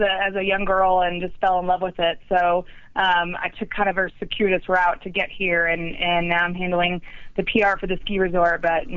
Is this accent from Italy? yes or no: no; Oklahoma, United States; now in Colorado, United States; but I unfortunately was born and raised in Oklahoma.